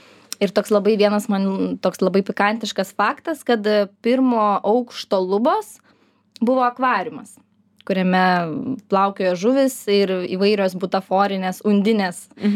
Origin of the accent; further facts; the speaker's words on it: Kretinga, Klaipėda County, Lithuania; moved away as an adult; now in Vilnius, Lithuania; Aš esu iš Kretingos. Aš 18 metų gyvenau tam pačiam name Kretingoje ir iš karto mokyklos atvažiavau į Vilnių.